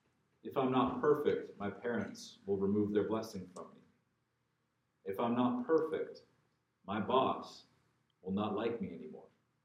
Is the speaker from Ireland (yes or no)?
no; Canada; I am Canadian